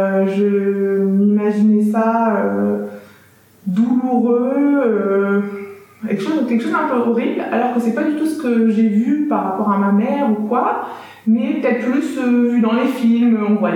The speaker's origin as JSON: {"language": "French", "country": "France", "moved": "yes", "lives_now": "Munich, Germany", "said": "Je viens d'une famille nombreuse, je suis numéro 2 de 5 enfants, je suis française, mais j'habite depuis 15 ans à Munich, et mes parents vivent encore en France."}